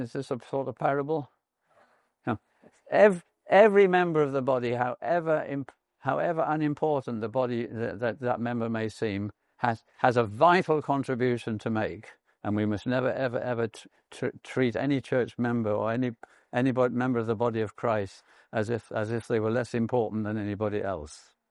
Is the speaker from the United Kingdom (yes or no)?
yes; United Kingdom; I can say that as a Brit, can't I?